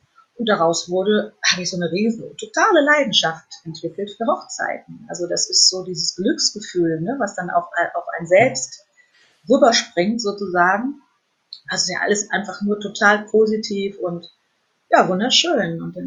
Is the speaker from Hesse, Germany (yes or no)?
yes; Fulda, Hesse, Germany; ganz liebe Grüße in meine alte Heimat nach Fulda.